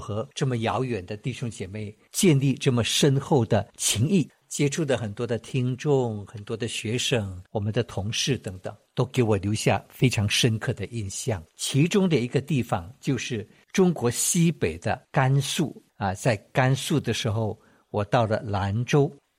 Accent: Malaysia; 我是马来西亚的华裔。

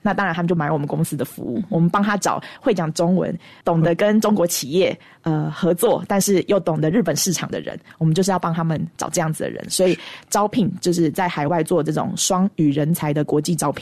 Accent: Taiwan; 因为我是台湾人

